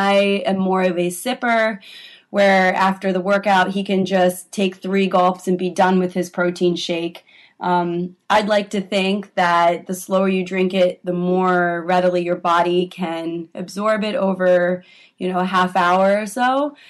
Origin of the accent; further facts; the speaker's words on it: Washington, District of Columbia, United States; I'm from Washington, D.C.